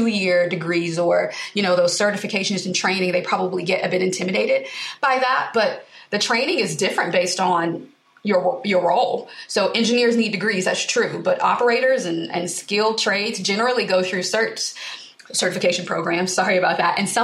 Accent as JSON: {"language": "English", "region": "Alabama", "country": "United States", "said": "I'm from Alabama, and my aunt is the associate dean at a community college."}